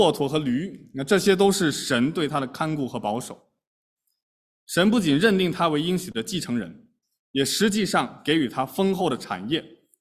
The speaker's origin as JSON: {"language": "Chinese", "country": "China", "said": "那我们中国人古人说36计怎么样，走为上计，我一定要逃跑。"}